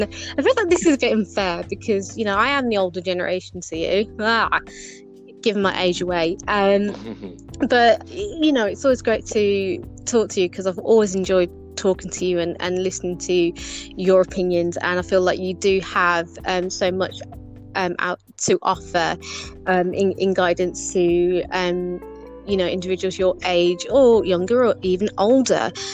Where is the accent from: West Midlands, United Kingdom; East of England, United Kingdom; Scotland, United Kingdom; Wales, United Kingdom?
West Midlands, United Kingdom; Birmingham; I'm 39 years old. And as I've mentioned on my previous podcast, that I am from Birmingham in the UK. And Birmingham, is much like London, is a very cultural melting pot of different cultures.